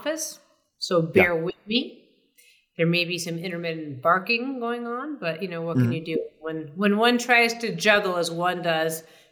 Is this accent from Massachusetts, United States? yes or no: yes; Boston, Massachusetts, United States; but I grew up in Boston.